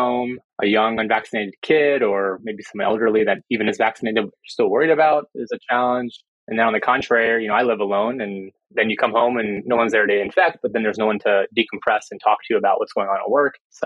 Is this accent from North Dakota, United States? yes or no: no; Mobile, Alabama, United States; Sure. So I grew up in Mobile, Alabama.